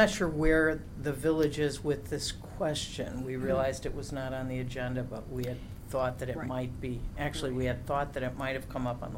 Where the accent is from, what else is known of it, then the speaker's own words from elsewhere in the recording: River Forest, Illinois, United States; I grew up in River Forest, and I'm now the Dean of Students at Dominican for the last 25 years